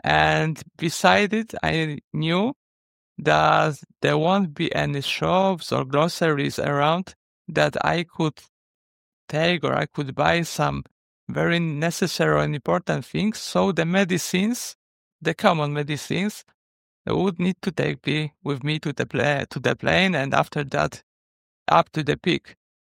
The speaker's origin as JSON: {"language": "English", "region": "Lesser Poland", "country": "Poland", "second_language": "English", "said": "especially as I'm living next to the Tatra Mountains in Poland, in Krakow."}